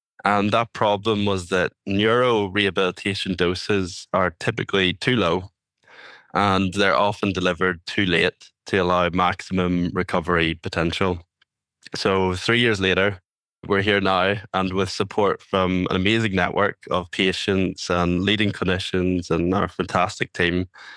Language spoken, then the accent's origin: English; Ireland; moved away as an adult; now in Scotland; Of course, to start off from the beginning, I was born and raised in Ireland. And then I moved over to Scotland to study